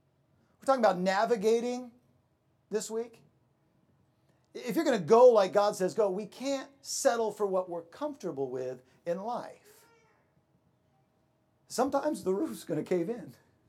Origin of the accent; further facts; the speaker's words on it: United States; I mean, I'm an American.